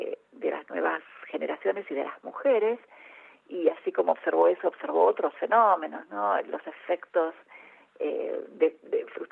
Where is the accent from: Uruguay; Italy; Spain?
Uruguay; moved away as an adult; now in Argentina